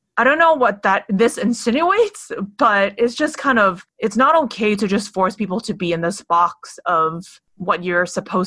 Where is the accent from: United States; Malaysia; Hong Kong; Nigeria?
Hong Kong; growing up in Hong Kong, I've never felt like I fit